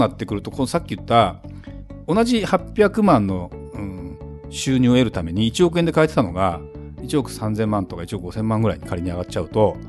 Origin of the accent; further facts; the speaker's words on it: Saitama, Japan; 私埼玉県出身なんだけど